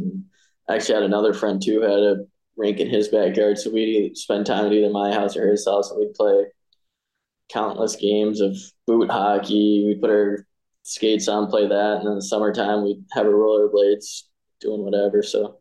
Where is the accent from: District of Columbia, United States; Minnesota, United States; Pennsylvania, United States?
Minnesota, United States; Eden Prairie; And then when we moved to our house in Eden Prairie, my parents built a rink